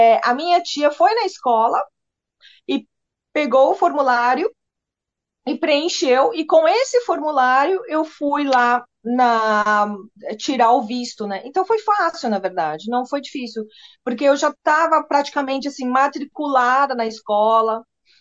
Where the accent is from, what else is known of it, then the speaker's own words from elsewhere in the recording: São Paulo, Brazil; moved away as an adult; also born or lived in Caxias do Sul; now in New Zealand; a gente mudou de São Paulo para Caxias do Sul, que é no Rio Grande do Sul. Então a gente já foi fugindo da muvuca, né, de São Paulo.